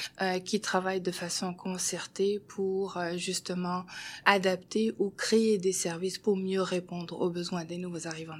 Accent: Morocco; Je suis originaire du Maroc, ce qui fait que c'est un pays qui est arabophone, mais bilingue, français-anglais. Mon éducation, je l'ai faite dans les deux langues, c'est-à-dire en arabe et en français.

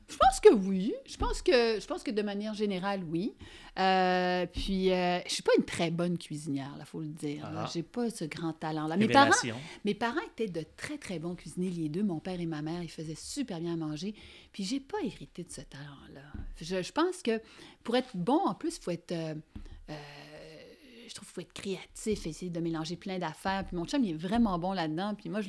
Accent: Quebec, Canada; Ben c'est normal pour quand on est Québécois de parler de sirop d'érable, mais c'est un produit qui est omniprésent chez

